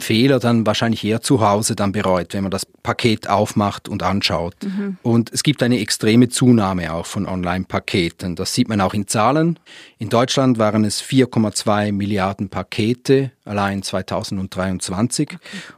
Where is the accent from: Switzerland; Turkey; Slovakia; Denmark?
Switzerland; sind wir Schweizer Europameister im Zurückschicken.